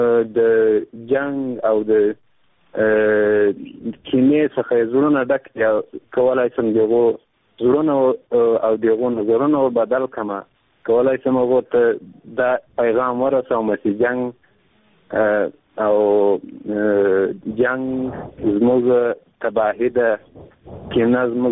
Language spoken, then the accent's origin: Pashto; Afghanistan; زه یو افغان یم